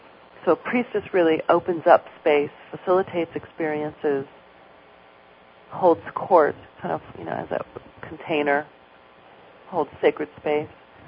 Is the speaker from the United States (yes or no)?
yes; California, United States; In Marin County, California.